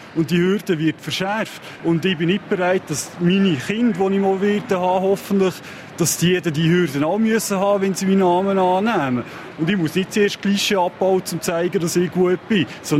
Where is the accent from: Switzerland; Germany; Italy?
Switzerland; Solothurn; Ich bin von Solothurn.